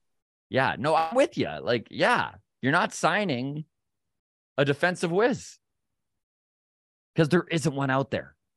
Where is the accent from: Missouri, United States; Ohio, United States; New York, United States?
Ohio, United States; Cleveland; I'm from Cleveland, and I got to say, I've never seen Guardian fans act this way towards their superstars.